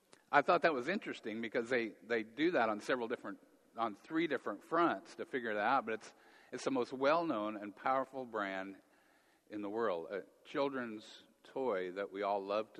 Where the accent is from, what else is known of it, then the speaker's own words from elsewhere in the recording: Montana, United States; I was born and raised in Montana.